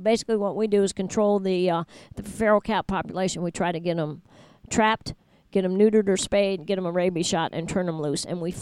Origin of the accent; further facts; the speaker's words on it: Virginia, United States; I grew up in Northern Virginia, and I don't like going back to the city.